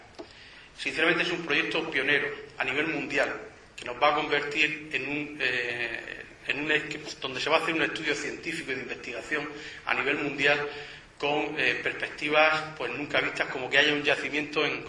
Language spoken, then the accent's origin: Spanish; Totana, Region of Murcia, Spain; para todos los que somos totaneros de verdad, que son las historias de mi pueblo, efectivamente, las historias de Totana.